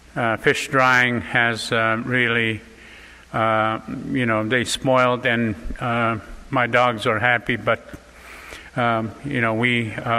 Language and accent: English; Alaska, United States; And there are 229 federally recognized tribes living throughout Alaska, and I'm from the West Coast, there are going to be about 180 communities that are going to be dealing with being underwater in 50 years